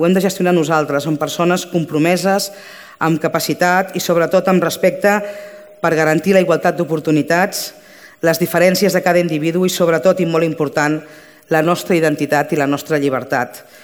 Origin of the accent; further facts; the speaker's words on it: Sitges, Catalonia, Spain; jo he vingut a treballar per Sitges, a millorar el meu poble